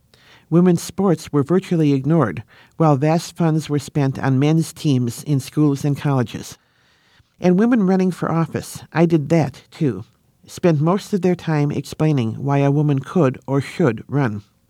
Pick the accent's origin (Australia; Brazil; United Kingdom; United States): United States; I've only thought, I'm an American.